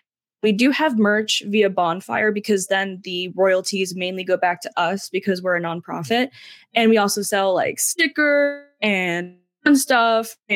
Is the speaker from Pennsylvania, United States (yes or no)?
yes; Coopersburg, Pennsylvania, United States; I grew up in Coopersburg, Pennsburg area.